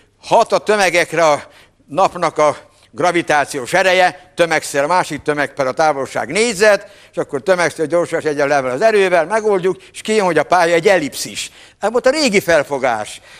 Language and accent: Hungarian; Hungary; meg kell mondani, ha már magyarok vagyunk